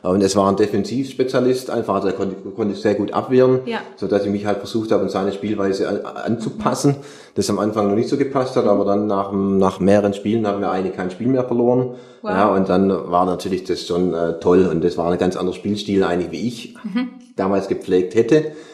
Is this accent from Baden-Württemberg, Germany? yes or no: yes; Welzheim, Baden-Württemberg, Germany; now in Schorndorf, Germany; Also gut, ich bin in Welzheim aufgewachsen, lebe aber mittlerweile seit sieben Jahren in Schondorf